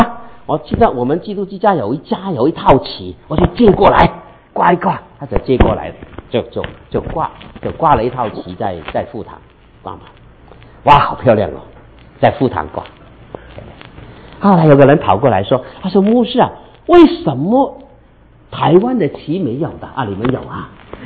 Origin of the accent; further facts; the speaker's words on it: Hong Kong; accent: Cantonese Mandarin; Chinese is a second language; moved away as an adult; also born or lived in Manila, Philippines; 那我是广东人，100%生在香港，长在香港，但是27岁我就离开香港，我去菲律宾做宣教，一待待了十几年。我是广东人，我在曼尼拉的时候学闽南话